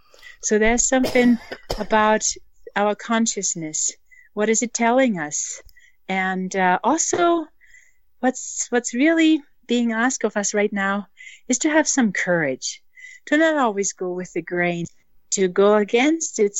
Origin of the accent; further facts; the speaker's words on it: Germany; I grew up in Germany post-World War II, and there was absolutely no consciousness about animals. It was all about survival and building the country back up.